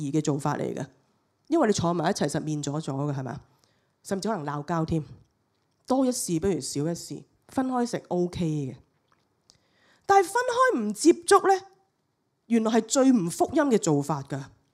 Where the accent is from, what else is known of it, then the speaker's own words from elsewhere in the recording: Hong Kong; 完全不符合我們香港人的經濟原則